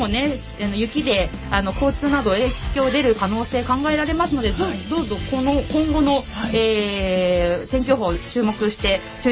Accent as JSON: {"language": "Japanese", "town": "Kawasaki", "region": "Kanagawa", "country": "Japan", "tie": "born or raised there", "said": "本日のお相手は川崎生まれ川崎育ち、自称夢見ヶ崎動物公園専属アイドル … のリーダー、おしゃべり担当"}